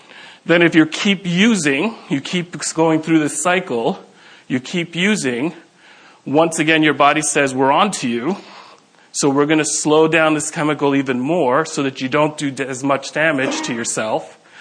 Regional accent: Manhattan, New York, United States; since I'm from Manhattan, I always think in terms of subways whenever I do this.

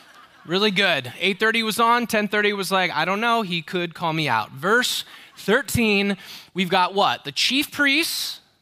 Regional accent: California, United States; Now, I have to excuse me for being a Californian

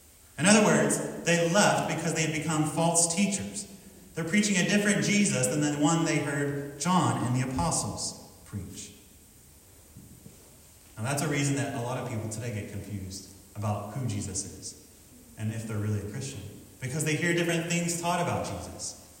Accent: North Carolina, United States; As you heard from my introduction, I'm from North Carolina.

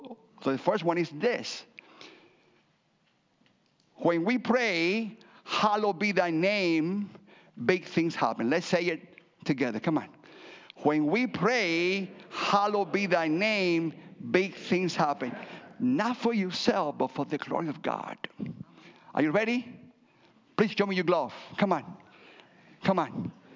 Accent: Cuba; English is a second language; also born or lived in Spain; now in United States; And I came from Cuba via Spain, and I accomplished the American dream.

